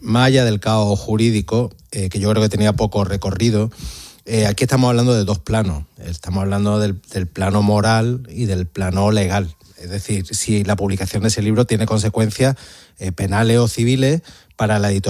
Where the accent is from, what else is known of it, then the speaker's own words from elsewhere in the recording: Córdoba, Andalusia, Spain; Yo soy de Córdoba